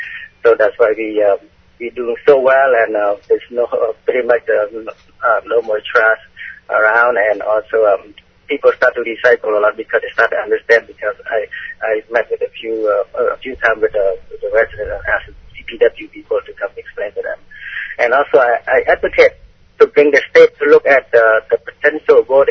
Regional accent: Cambodia; I was born in Cambodia, and I have lived through the Cambodia's killing fields from 1975 to 1979.

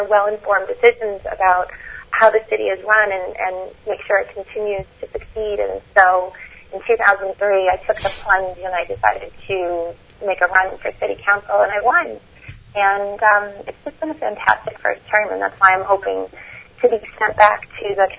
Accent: Revere, Massachusetts, United States; also born or lived in Marblehead; now in Salem, United States; So I grew up on the North Shore. I grew up in Revere and Marblehead, and my husband and I have lived in Salem for the last 10 years

